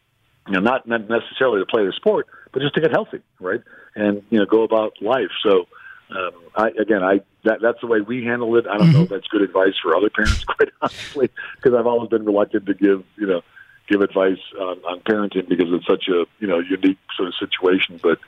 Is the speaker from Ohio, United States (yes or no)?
yes; Cleveland, Ohio, United States; He's 58. I'm 58. I grew up in Cleveland.